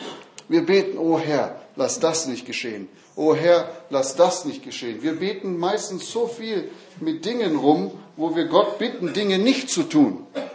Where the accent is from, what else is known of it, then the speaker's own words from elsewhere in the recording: Stuttgart, Baden-Württemberg, Germany; Nun, ich bin in Stuttgart aufgewachsen, das ist eine Großstadt.